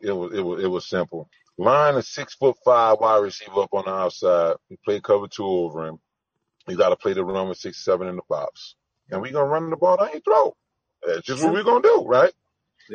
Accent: Louisiana, United States; But I'm more of a game person, you know, myself. I'm from Louisiana. I eat real wildlife

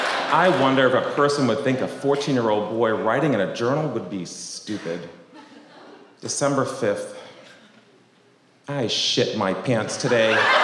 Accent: Boston, Massachusetts, United States; I grew up in Boston, in a town called West Roxbury. Middle-class Irish Catholic neighborhood. My family, on the other hand, we were that large, kind of rough around the edges, Italian family.

